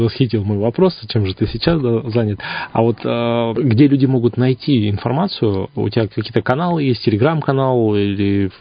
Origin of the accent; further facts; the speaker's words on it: Buryatia, Russia; Я тоже немножко бурят, когда я куда-то еду, я говорю о том, что вот я, можно сказать, с Бурятии, кому-то это проще.